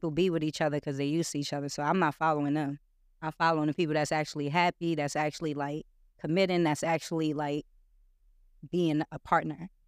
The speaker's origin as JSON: {"language": "English", "town": "New York City", "region": "New York", "country": "United States", "said": "Listen, I don't know where y'all from, but I'm from Brownsville and I'm from East Harlem."}